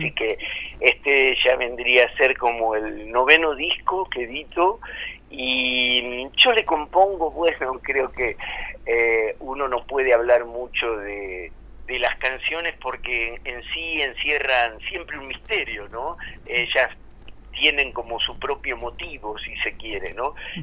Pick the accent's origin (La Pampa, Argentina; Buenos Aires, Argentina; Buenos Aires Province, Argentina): La Pampa, Argentina; Santa Rosa; born there; now in El Bolsón, Argentina; No, yo nací en Santa Rosa, La Pampa.